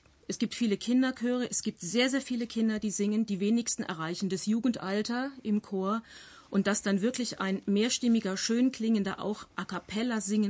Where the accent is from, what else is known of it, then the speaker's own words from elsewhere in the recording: Alzenau, Bavaria, Germany; in der Stadt, wo ich herkomme, in Alzenau.